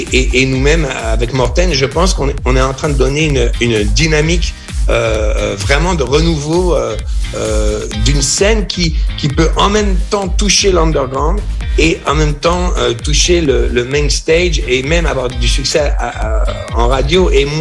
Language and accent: French; France; moved away; ça fait beaucoup d'années maintenant que j'ai quitté la France. Et j'adore la France. Ça me manque souvent.